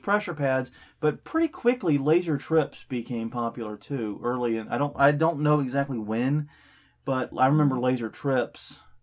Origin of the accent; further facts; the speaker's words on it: South Carolina, United States; But I grew up in South Carolina.